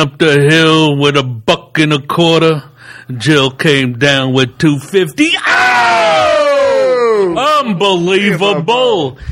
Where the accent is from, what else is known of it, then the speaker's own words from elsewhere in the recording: United States; Because a lot of people, dude, I'm American, all pissed and red.